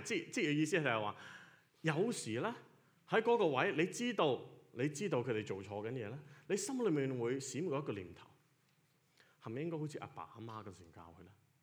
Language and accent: Cantonese; Hong Kong; 但是我们香港人很多时候小时候呢就是即是喂，不是藤条就梗系无数的了